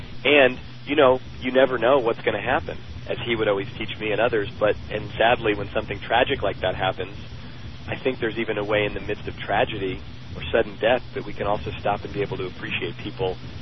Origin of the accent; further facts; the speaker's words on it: Oakland, California, United States; I grew up in Oakland and inner city schools